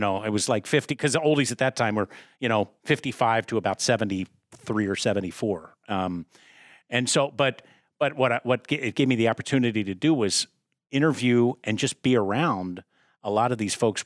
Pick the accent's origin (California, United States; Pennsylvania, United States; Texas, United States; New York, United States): Pennsylvania, United States; Philadelphia; growing up in Philadelphia … from Jersey. That's your soundtrack.